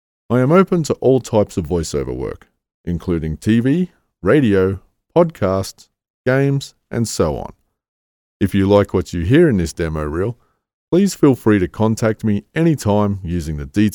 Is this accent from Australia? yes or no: yes; Australia; now in Canada; a voiceover artist born and raised in Australia and currently living in Canada.